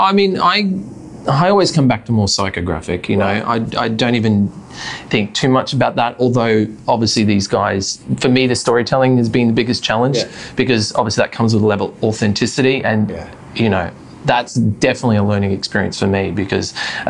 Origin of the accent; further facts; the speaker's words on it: Australia; moved away as an adult; I mean, even just, for me as an Aussie and then working in Europe, when you meet people, it's a handshake, a hug.